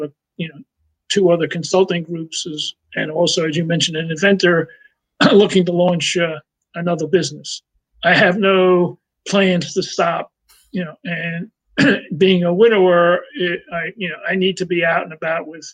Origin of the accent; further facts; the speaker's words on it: Brooklyn, New York, United States; I'm originally from Brooklyn